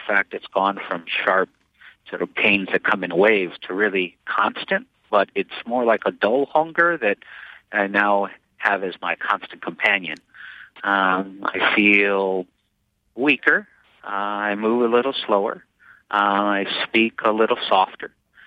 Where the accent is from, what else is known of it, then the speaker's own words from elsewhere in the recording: United States; I'm an American, and I'm proud of that.